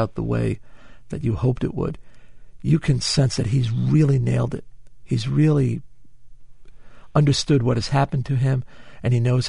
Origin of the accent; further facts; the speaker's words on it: New York City, New York, United States; one of the great things about being a New Yorker is that, you know, he was one of us